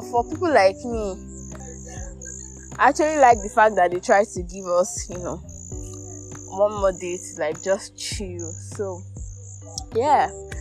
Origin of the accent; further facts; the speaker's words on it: Imo, Nigeria; I was telling her that I don't think my hometown, Imo State, is very safe.